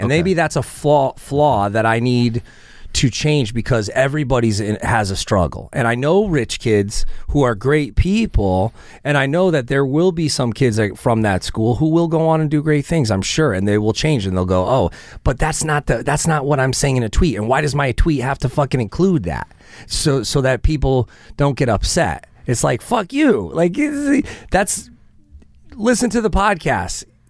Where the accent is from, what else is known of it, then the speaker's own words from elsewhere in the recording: New Haven, Connecticut, United States; I grew up around Yale. People that I knew would go to jail for a nickel bag or a dime bag of weed.